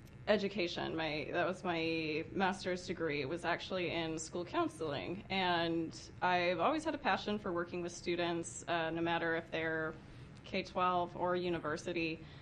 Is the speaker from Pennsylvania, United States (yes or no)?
no; Utah, United States; Yeah, I grew up in Utah, so that's where most of my family is.